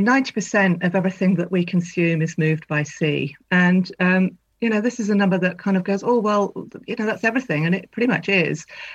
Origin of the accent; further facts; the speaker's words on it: Tynemouth, North East England, United Kingdom; So I grew up by the coast. I grew up in Tynmouth